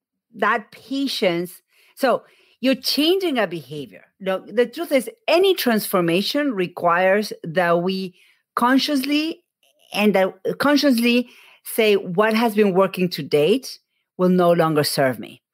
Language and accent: English; Argentina; I am from Argentina.